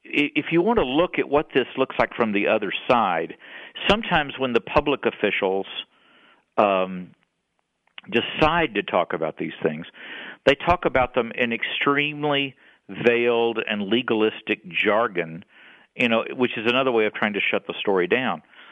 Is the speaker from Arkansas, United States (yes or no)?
no; Texas, United States; I grew up in Texas, and I can honestly say, you know, that the Southern Baptist ethos was the undefined state religion, you know, of the state of Texas.